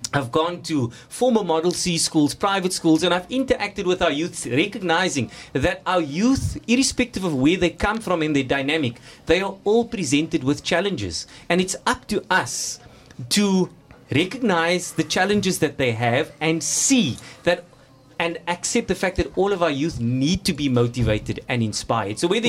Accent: Mitchell's Plain, Western Cape, South Africa; I come from humble beginnings. I grew up in Rocklands, Mitchell's Plain, where my student Lance actually comes from. And I rose from there.

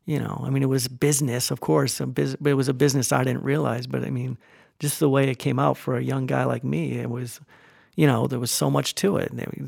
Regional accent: Connecticut, United States; I mean, I'm from Connecticut, so I was listening to WPLR

